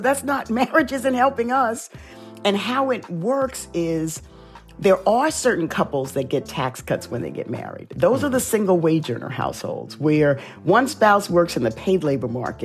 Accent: South Bronx, New York, United States; because growing up in the South Bronx, I dealt with racism a lot.

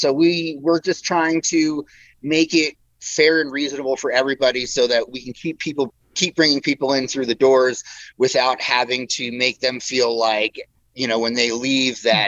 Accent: New York, United States; also born or lived in New Jersey; I'm a New Yorker, so I'm from New Jersey and New York.

